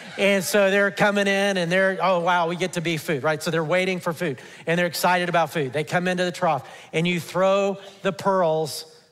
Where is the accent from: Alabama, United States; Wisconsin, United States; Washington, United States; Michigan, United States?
Alabama, United States; Now, you may think that because I grew up in Alabama, I know all about pigs, right?